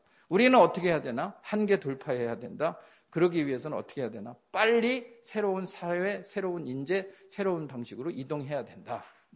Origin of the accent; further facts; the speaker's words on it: South Korea; 제가 한국 사람이잖아요.